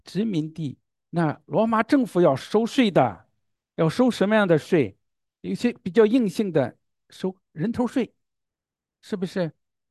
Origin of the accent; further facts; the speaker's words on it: Zhengzhou, Henan, China; now in Olympia, United States; 我就想到我的家乡，郑州是不是南北枢纽？